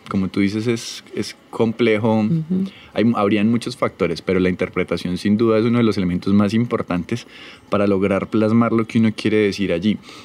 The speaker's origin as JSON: {"language": "Spanish", "town": "Calarcá", "region": "Quindío", "country": "Colombia", "also_born_or_lived": "Pereira", "said": "Bueno, yo soy de Calarcá, Quindío. Mi carrera la hice principalmente en Pereira."}